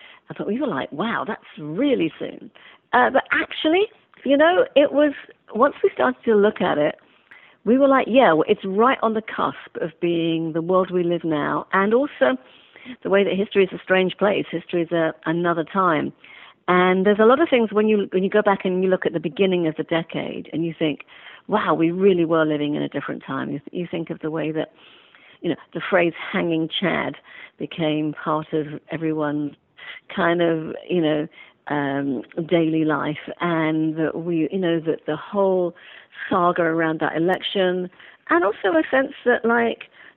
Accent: London, United Kingdom; I'm located in Washington, D.C. these days, although you can tell from my voice I didn't originally come from here. I'm from London.

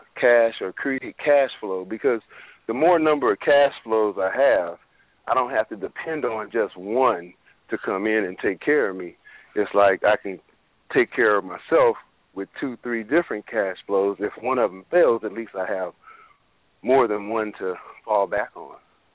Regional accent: California, United States; I think I was on your show last week. I'm from the Bay Area.

